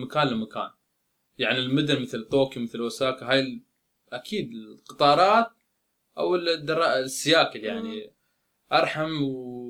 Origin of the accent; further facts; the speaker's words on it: Dubai, United Arab Emirates; أول ما يسألوه أنت من وين، لما يقول من دبي أو من الإمارات